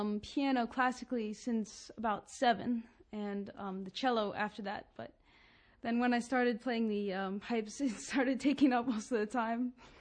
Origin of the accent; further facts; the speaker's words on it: Oklahoma, United States; I'm from Oklahoma.